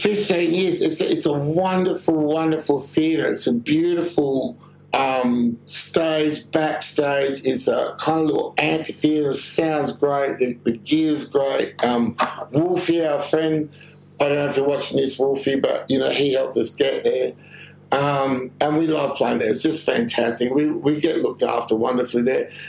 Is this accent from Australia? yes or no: yes; Perth, Western Australia, Australia; We're from Perth. We're from Western Australia. We just got colour TV 2 years ago.